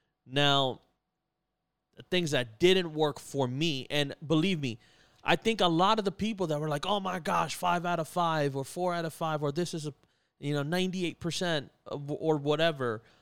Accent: New York City, New York, United States; as a Latino from the Bronx, right? Like, I'm not from Washington Heights. I grew up literally, like, blocks away from Washington Heights. I went to school blocks away from Washington Heights.

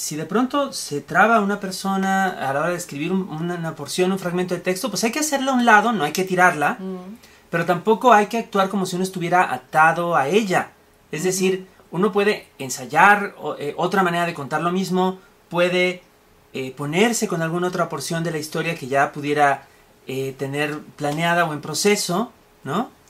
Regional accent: Toluca, State of Mexico, Mexico; Saludos a mi tierra, a Toluca.

